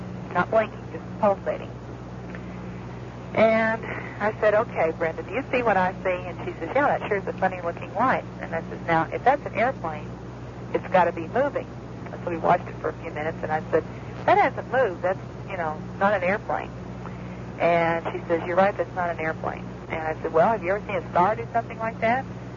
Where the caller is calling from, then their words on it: Little Rock, Arkansas, United States; And I'm calling from Little Rock, Arkansas.